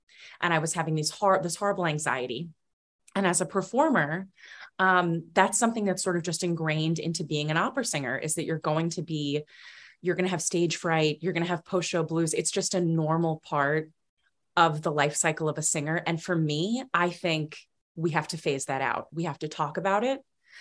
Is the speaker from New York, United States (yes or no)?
yes; Long Island, New York, United States; Growing up on Long Island, I loved to go see